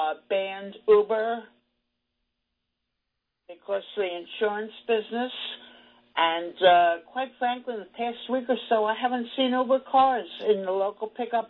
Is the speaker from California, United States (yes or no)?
no; New Jersey, United States; I'm from New Jersey.